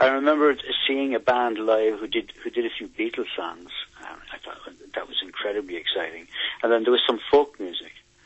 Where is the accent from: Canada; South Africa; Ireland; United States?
Ireland; Wexford, Leinster; I'm from Wexford, yeah.